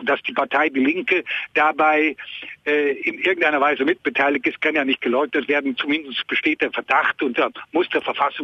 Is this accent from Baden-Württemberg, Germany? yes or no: no; Bavaria, Germany; die Franken, ich komme aus Unterfranken, sind mindestens so gute Deutsche wie irgendein anderes Land in Deutschland auch.